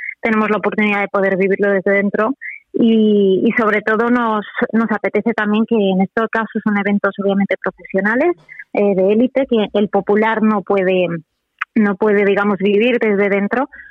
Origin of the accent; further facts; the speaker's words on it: Valencian Community, Spain; tenemos la oportunidad de como valencianos, que bien has dicho, estar dentro de otros eventos deportivos